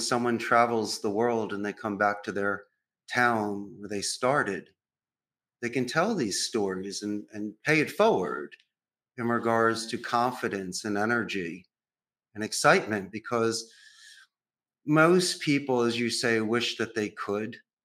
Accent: Philadelphia, Pennsylvania, United States; now in Costa Rica; I'm a proud Northeast Philadelphian. Oh, yeah. I grew up around Rocky.

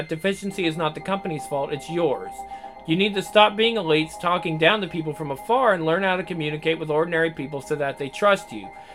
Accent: United States; Don't get me wrong, I'm still an American.

